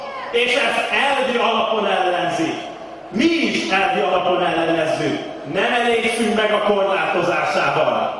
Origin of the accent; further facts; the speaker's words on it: Hungary; Egyenlőek vagyunk, magyarok vagyunk.